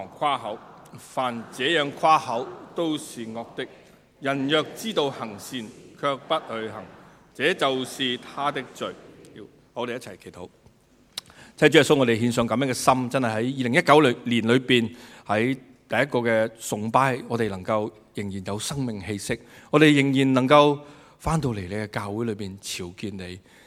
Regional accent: Hong Kong; 住方面我们都香港人都是很多这个情况

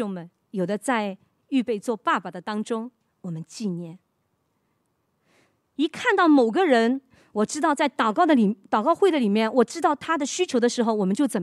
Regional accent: China; now in Hong Kong; 特别是我们从内地来，我们在香港的家人应该不是很多

